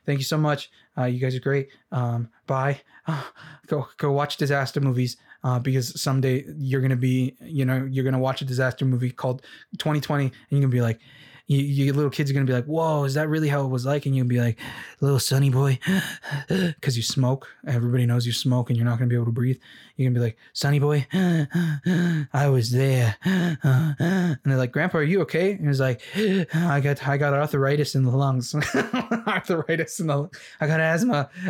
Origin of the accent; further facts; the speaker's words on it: New York, United States; accent: Brooklyn; My accent is very Brooklyn, right?